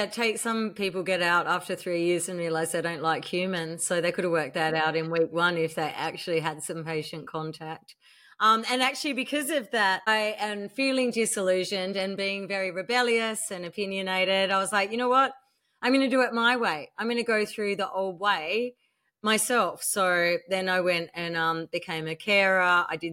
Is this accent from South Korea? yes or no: no; Australia; being Australian, obviously our got a very big country and a lot of it's really remote. I was always drawn, I mean, where I'm from is a remote environment.